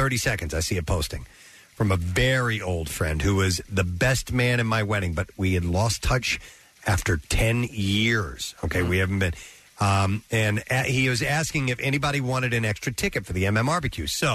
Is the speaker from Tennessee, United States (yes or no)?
no; King of Prussia, Pennsylvania, United States; now in Massachusetts, United States; I'm from King of Prussia. But several years ago, I moved to Massachusetts, about 15 minutes off of Cape for work.